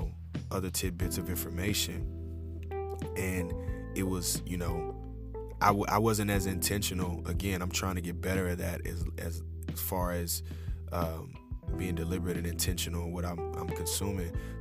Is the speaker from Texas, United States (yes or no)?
yes; Houston, Texas, United States; I was straight from Houston, Texas, straight from South Park.